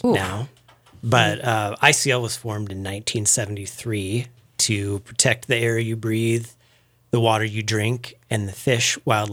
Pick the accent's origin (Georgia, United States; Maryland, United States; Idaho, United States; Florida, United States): Idaho, United States; Well, I grew up in North Idaho, and I spent a lot of time in the backcountry